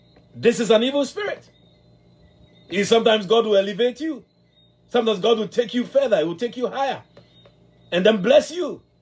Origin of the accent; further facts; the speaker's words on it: Ghana; growing up in the area where I was growing up in West Africa, in Ghana